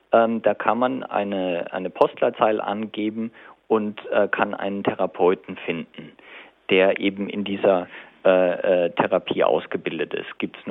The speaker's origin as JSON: {"language": "German", "town": "Bad Kissingen", "region": "Bavaria", "country": "Germany", "said": "ich komme ja selber aus Kissingen."}